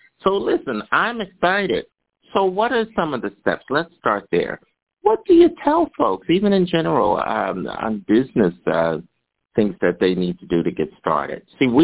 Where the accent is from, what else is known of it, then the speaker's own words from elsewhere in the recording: New Jersey, United States; I'm also from North Jersey. I graduated out of Scott in East Orange, New Jersey.